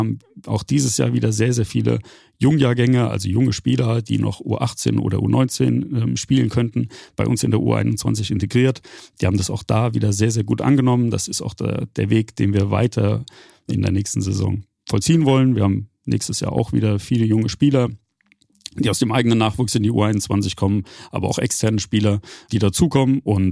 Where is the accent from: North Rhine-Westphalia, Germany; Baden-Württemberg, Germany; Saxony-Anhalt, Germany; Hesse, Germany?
Hesse, Germany; Frankfurt; ich bin 87er Jahrgang. Dementsprechend bin ich eigentlich auf die Welt gekommen und war meine Heimat der Riederwald.